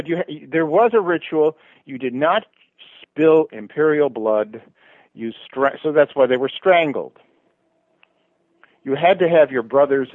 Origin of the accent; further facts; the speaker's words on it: Midwest, United States; I'm a Midwesterner, so you know.